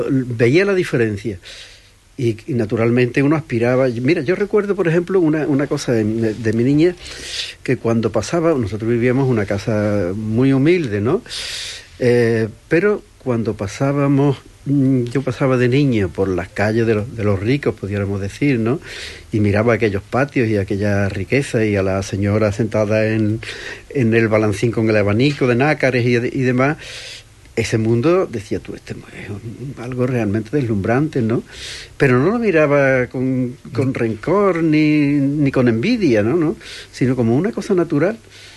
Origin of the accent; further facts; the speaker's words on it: Cádiz, Andalusia, Spain; born there; yo nací a la vida en Cádiz. Yo me recuerdo jugando allí en la playa de la Caleta y viviendo toda el barrio del pueblo de Cádiz, que era un barrio muy interesante, muy ruinoso en aquella época.